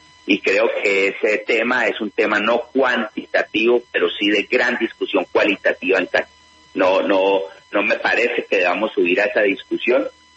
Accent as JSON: {"language": "Spanish", "town": "Cali", "region": "Valle del Cauca", "country": "Colombia", "said": "sé que como sociedad y como caleños vamos a recuperar esto en pocos meses"}